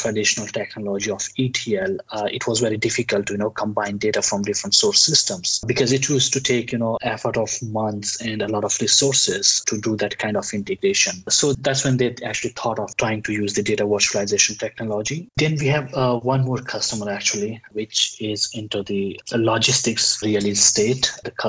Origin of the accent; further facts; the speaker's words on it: India; so because I'm from India, so I do like a lot of Indian food.